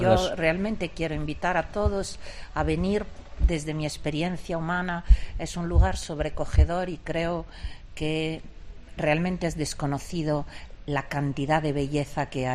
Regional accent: Italy; Spanish is a second language; Yo soy italiana, sí. Se dice en Italia, ¿no?

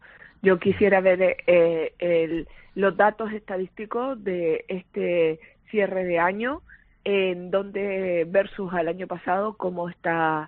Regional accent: Canary Islands, Spain; donde todos estamos más conscientes que somos canarios

